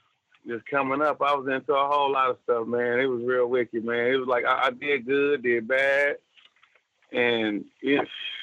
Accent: Oklahoma City, Oklahoma, United States; also born or lived in Clinton / Cushing; I was born in Oklahoma City, and I was raised back and forth from Oklahoma City to Clinton, Oklahoma. But, you know, I spent the majority of my time in Oklahoma City.

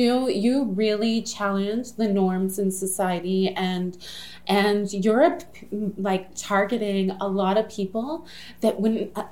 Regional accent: Sault Ste. Marie, Ontario, Canada; I'm from St. Marie. We camp.

